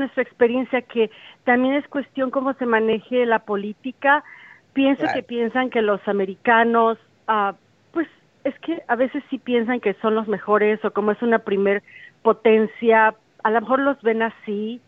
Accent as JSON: {"language": "Spanish", "country": "Mexico", "lives_now": "United States", "said": "somos mexicanos. En realidad, somos mexicanos, pero vivimos en California."}